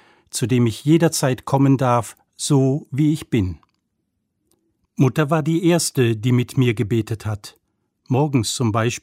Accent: Rhineland, Germany; Gebürtig stamme ich aus dem Rheinland. Mit 5 Geschwistern bin ich groß geworden und von meinen Eltern kölsch-katholisch erzogen worden.

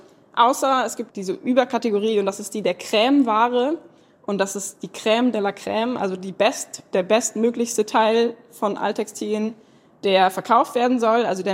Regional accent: North Rhine-Westphalia, Germany; Ich bin aus NRW

